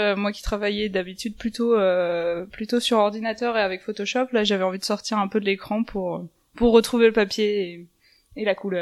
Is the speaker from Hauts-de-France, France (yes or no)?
yes; Wimereux, Hauts-de-France, France; faire quelque chose sur ma région natale et notamment ma ville natale, donc Huimereux, toute la côte d'Opale, Boulogne-sur-Mer.